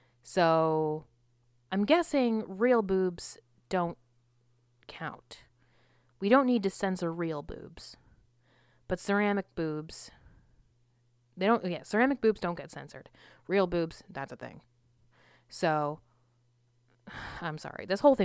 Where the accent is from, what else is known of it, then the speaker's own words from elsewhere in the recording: Florida, United States; I'm from Florida. But we don't wear tuxedos ever.